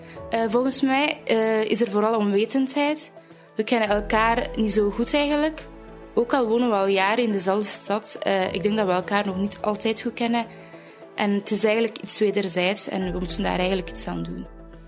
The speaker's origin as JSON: {"language": "Dutch", "town": "Aalst", "region": "East Flanders", "country": "Belgium", "tie": "born or raised there", "said": "ik ben 23 jaar. Ik ben geboren en getogen in Aalst. Ik heb een Turkse afkomst. Ik studeer momenteel architectuur in Brussel"}